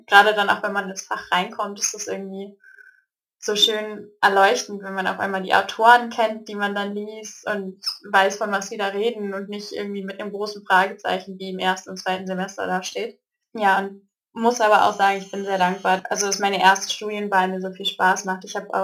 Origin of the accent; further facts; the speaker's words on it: Braunschweig, Lower Saxony, Germany; also ich komme ursprünglich aus Braunschweig